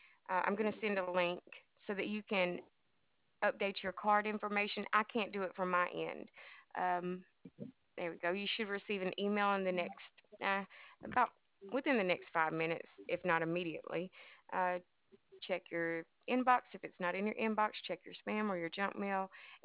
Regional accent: Alabama, United States; now in Lewiston, United States; Again, how did you know? Did my accent give it away?

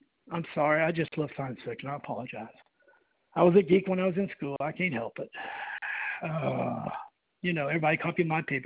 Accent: Savannah, Georgia, United States; now in Texas, United States; I've been in Texas. I've been up here 25 years and the heat is killing me. And I'm from Georgia. When a Georgian can tell you the heat's killing you from Savannah to here, that tells you something.

